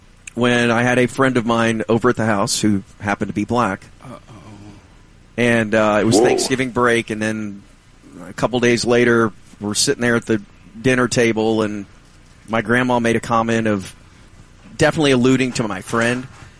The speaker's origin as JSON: {"language": "English", "country": "United Kingdom", "said": "No, I'm British."}